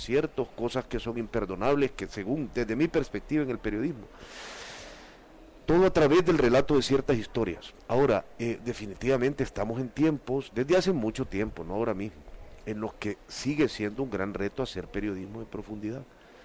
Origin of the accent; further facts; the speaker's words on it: El Salvador; Sí, yo soy del Salvador, pero los últimos 13 años de mi carrera